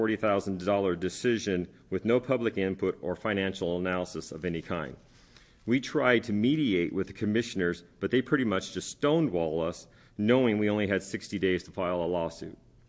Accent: The Dalles, Oregon, United States; For the record, I'm from the Dalles in Wasco County.

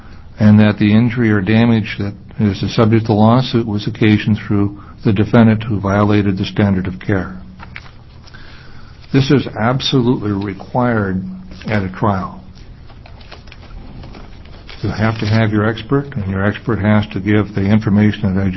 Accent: Portland, Oregon, United States; I'm an attorney from Portland

